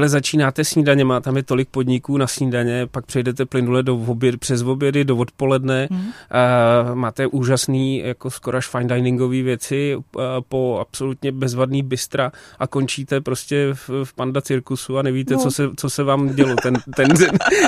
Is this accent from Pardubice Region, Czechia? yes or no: no; Plzeň, Plzeň Region, Czechia; ale já jako Plzeňák si to můžu dovolit říct